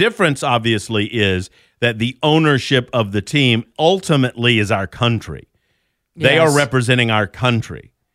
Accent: United States; I pull for America. I'm American and I love my country.

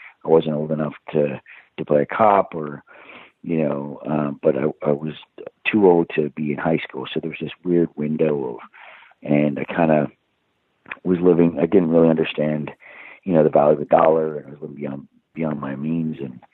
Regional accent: Ireland; now in Vancouver, Canada; And then, when we immigrated from Ireland, we went to Vancouver, Canada.

